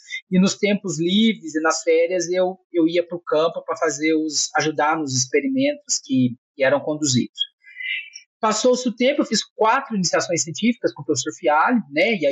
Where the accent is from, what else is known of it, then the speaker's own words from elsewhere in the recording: Lavras, Minas Gerais, Brazil; uma vez que eu sou de Lavras, a minha família é de Lavras, a gente acaba se vendo.